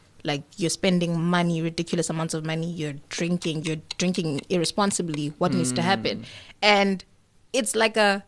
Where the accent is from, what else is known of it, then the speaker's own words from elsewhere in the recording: Johannesburg, Gauteng, South Africa; okay, I'm from Joburg. So moving here and seeing the drinking culture was like a very big shock.